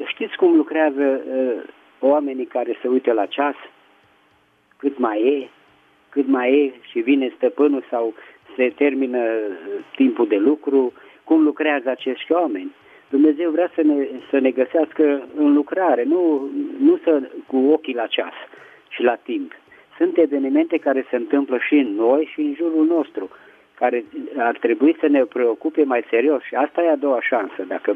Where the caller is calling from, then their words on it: Petroșani, Hunedoara County, Romania; din Petroșani.